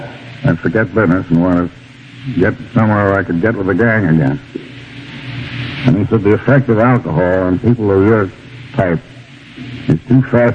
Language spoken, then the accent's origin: English; Albany, New York, United States; born or raised there